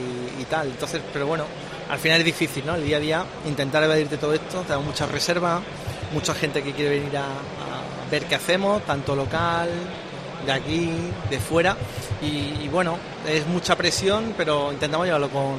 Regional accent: Andalusia, Spain; es un evento que creo que como andaluces tenemos que seguir apostando y apoyando

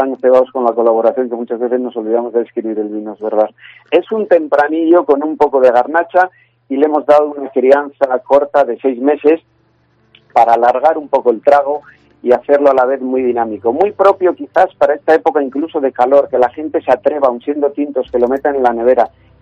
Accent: La Rioja, Spain; yo soy de los que, como muchos riojanos, nos encantaría empadronarnos en Ferrol

